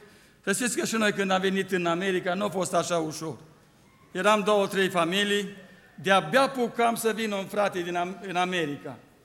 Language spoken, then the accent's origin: Romanian; Romania; eu niciodată nu mi-a fost rușine să spun că sunt român, sunt român, mama m-a născut român, vorbesc românește, bine, bineînțeles și engleză, puțin, așa